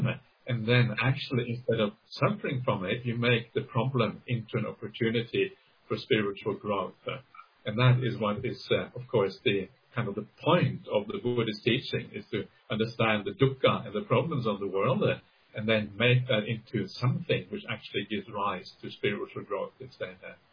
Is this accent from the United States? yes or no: no; Norway; I mean, I'm from Norway